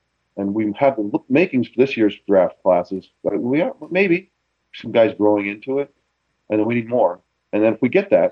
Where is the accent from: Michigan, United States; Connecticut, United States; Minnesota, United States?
Connecticut, United States; it reminded me when I was growing up in Connecticut.